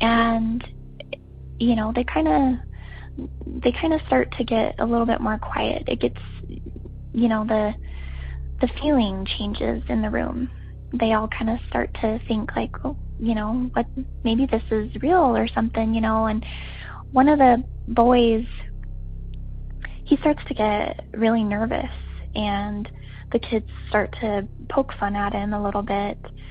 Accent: Wyoming, United States; I am from Wyoming.

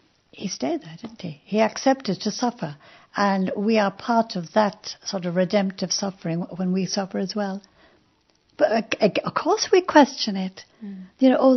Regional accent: Ireland; I was come from Ireland

